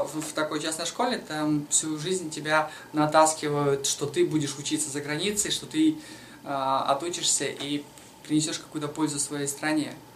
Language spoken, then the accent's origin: Russian; Bishkek, Kyrgyzstan; moved away; also born or lived in Cyprus / Moscow, Russia; Приехал я сам из Бишкека.